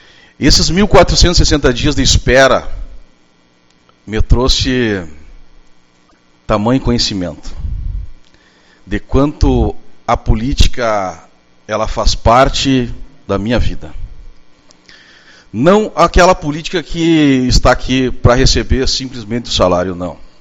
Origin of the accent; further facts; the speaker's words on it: Brazil; E eu, com muito orgulho, nascido e criado lá na União das Vilas, há 43 anos morando no mesmo lugar.